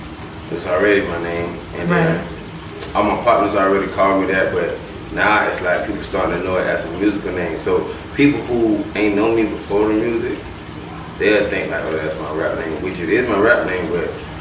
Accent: Tampa, Florida, United States; I'm from College Hill. I'm from 22nd Lake, man. You know, College Hill, Bama Heights, whatever you want to call it. You know what I'm saying? That's where I'm from. But, I can't even, like, I'm the first American born in my family. My whole family from Guyana.

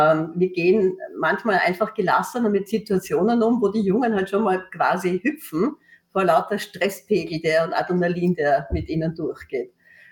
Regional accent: Austria; Ja, also in meiner Jugend, ob das jetzt bei uns in Österreich die Besetzung der Heimburger Au war oder die Verhinderung von Zwentendorf

